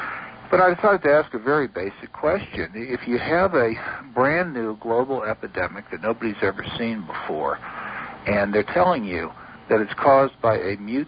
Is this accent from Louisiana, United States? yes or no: yes; New Orleans, Louisiana, United States; My story kind of traces back to the fact that I'm from New Orleans, and during that entire time I grew up, I kept hearing very strange rumors